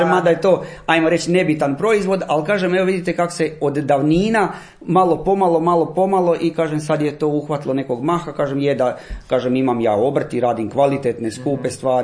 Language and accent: Croatian; Staro Petrovo Selo, Brod-Posavina County, Croatia; iz Starog Petrovog sela. Rodom sam baš i rođen sam u Starom Petrovom selu, odakle su i moj otac